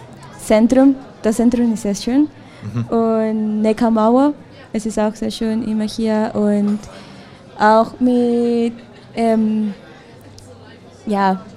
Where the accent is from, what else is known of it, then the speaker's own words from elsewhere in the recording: Villa El Salvador, Lima, Peru; now in Tübingen, Germany; Genau, ich komme aus Via El Salvador.